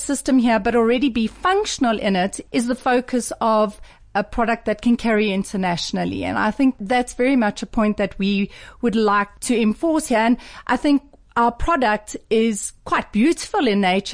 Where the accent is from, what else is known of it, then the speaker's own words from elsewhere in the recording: South Africa; as a millennial traveling, that if I look back, I would have loved to have known that, because I think South African, I am South African